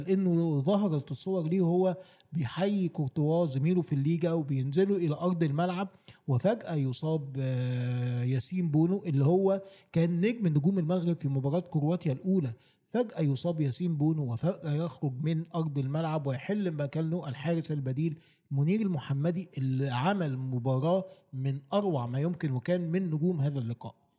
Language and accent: Arabic; Egypt; والف مبروك بصفتي مصري بقى لقارتنا الافريقية الحبيبة